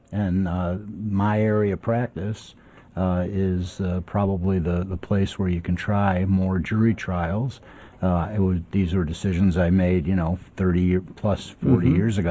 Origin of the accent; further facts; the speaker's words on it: Chicago, Illinois, United States; I grew up at in the Lane Tech area, mm-hmm. went to that public high school, played sports at the neighborhood Boys and Girls Club